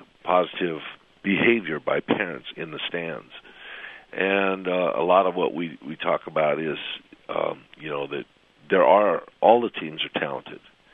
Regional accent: North Dakota, United States; also born or lived in Montana; I grew up playing hockey in North Dakota as a kid when my parents moved from Montana to North Dakota.

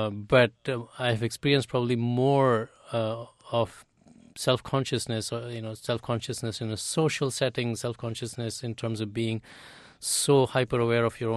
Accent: India; moved away as an adult; now in United States; I'm definitely a product of both places now, because I grew up in India, but my adult life has been spent in the US.

